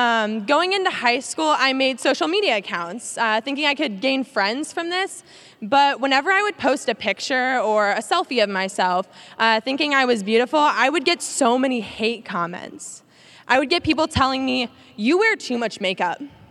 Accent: Belleville, Illinois, United States; I am from the small town of Belleville, Illinois. Anybody from Illinois? Awesome. So I grew up in the Catholic faith

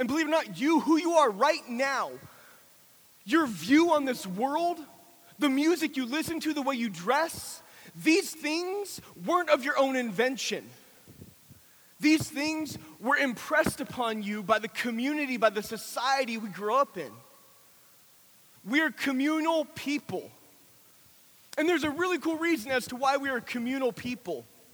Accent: California, United States; Can I just say real quick, okay, so my wife, I'm from California, my wife's back home, and I miss my wife dearly

